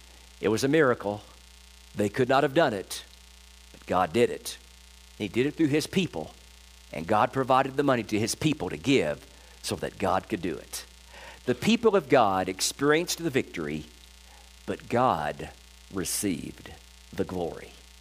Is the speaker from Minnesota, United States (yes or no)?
no; Louisville, Kentucky, United States; they will face the same fate as the Harmony Baptist Church in my hometown of Louisville, Kentucky.